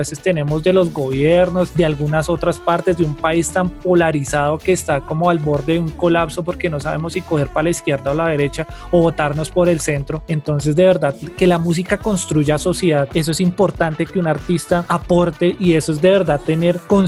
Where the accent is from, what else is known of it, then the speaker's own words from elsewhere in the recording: Bogotá, Colombia; todas esas costumbres que tenemos como bogotanos.